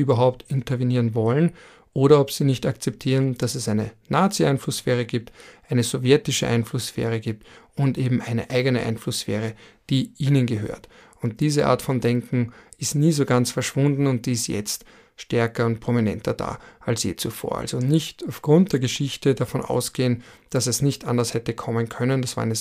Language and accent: German; Austria; so viel kann ich als Österreicher schon sagen